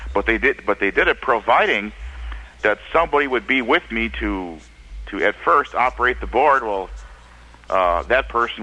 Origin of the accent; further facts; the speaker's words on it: Ladysmith, Wisconsin, United States; now in Hayward, United States; I grew up in Ladysmith, Wisconsin, which is in the northwestern part of the state, which is actually 50 miles south of where I'm talking to you from, which is on the Lac-Couturier Ojibwe Reservation near the city of Hayward.